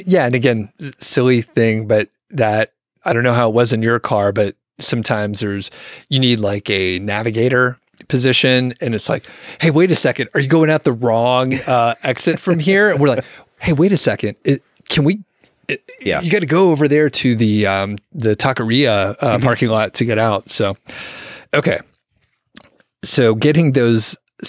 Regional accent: Atlanta, Georgia, United States; We're from Atlanta. We went to school in the city. Like, we're used to traffic.

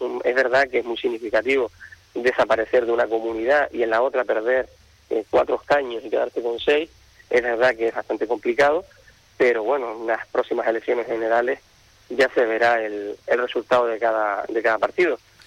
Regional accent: Canary Islands, Spain; defender nuestra identidad como canarios y canarias

